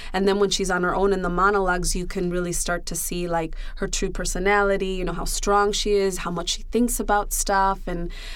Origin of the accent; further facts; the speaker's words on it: Chicago, Illinois, United States; My Mango Street was Melrose Street. I grew up on Melrose and Polina in West Lakeview.